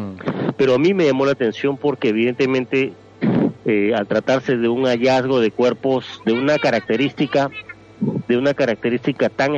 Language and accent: Spanish; Peru; Solo en mi país, en Perú, hay como 5 o 6 colegios salesianos en distintas regiones del Perú. Y yo mis 11 años de formación los hice en un colegio de esta orden.